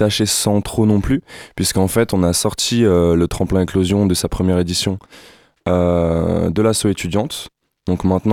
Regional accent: Lens, Hauts-de-France, France; comme je suis originaire du Nord, sûrement là-bas aussi très prochainement.

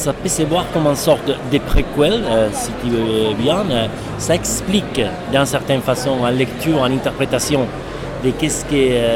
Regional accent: Spain; Et moi, par contre, je suis espagnol

